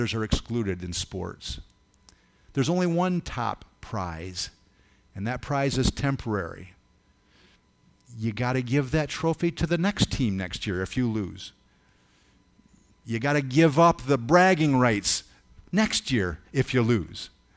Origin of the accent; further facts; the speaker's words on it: Ithaca, New York, United States; rah, rah, rah, we're from Ithaca. Boo, boo, boo, you're from wherever. For me, it was Cortland.